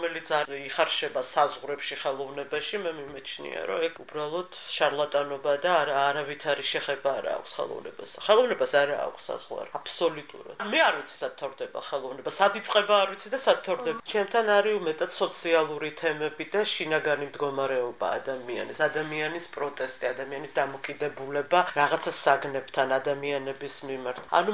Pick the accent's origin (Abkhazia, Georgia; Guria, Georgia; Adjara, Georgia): Adjara, Georgia; Batumi; ვარ ბათუმელი, დავიბადე და გავიზარდე ბათუმში და ბათუმი არის ის ჩემი ნაწილი და ის ჩემი ქალაქი, რომელიც ძალიან მიყვარს.